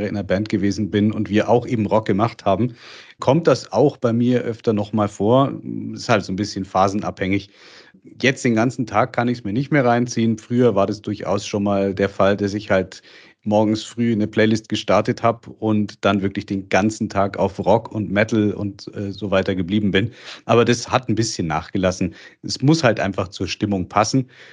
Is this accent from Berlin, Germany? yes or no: no; North Rhine-Westphalia, Germany; wie man bei uns im Ruhrgebiet sagt